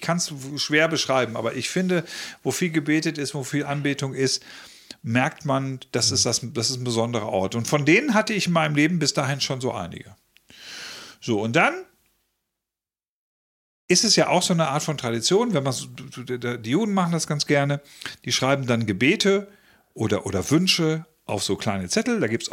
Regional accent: Northern Germany, Germany; born there; als geborener Norddeutscher

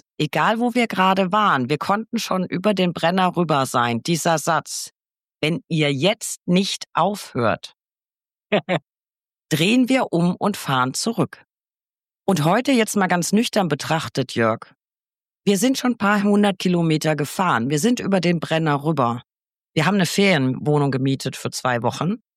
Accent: Bavaria, Germany; Wir kommen aus Franken.

